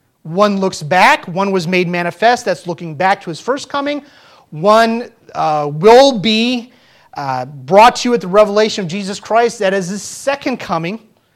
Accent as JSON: {"language": "English", "region": "Florida", "country": "United States", "tie": "born or raised there", "said": "Growing up in Florida, we'd see them during when tomatoes had to be harvested or strawberries."}